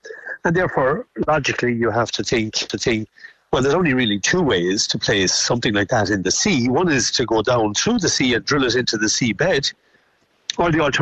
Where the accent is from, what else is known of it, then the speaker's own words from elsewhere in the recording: Ireland; the single most important factor about being Irish, is that we are islanders